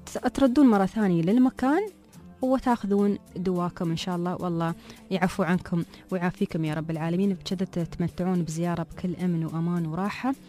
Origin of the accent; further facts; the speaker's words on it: Dubai, United Arab Emirates; اللي عندنا في دبي في حديقة العلم،